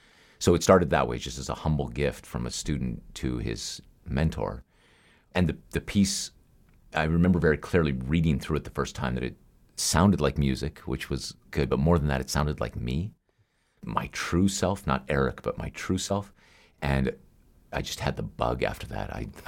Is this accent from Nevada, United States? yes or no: yes; Nevada, United States; I grew up in Nevada